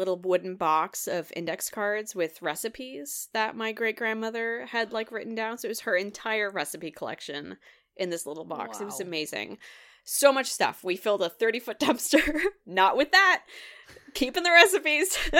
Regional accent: West Coast, United States; because I grew up on the West Coast. All of my friends are on the West Coast

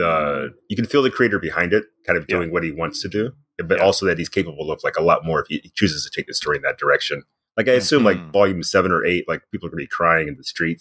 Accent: Georgia, United States; I grew up in Georgia.

